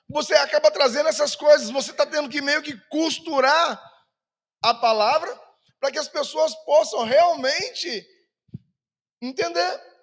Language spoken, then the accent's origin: Portuguese; Governador Valadares, Minas Gerais, Brazil; Eu sou de Minas Gerais e lá de Valadares, a gente ia, todas as férias a gente ia para o interior